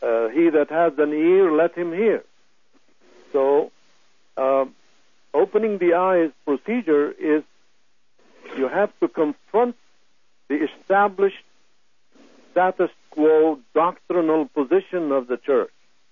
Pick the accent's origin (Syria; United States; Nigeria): Syria; I am from Syria, Christian from the tribe of Judah, early Christian.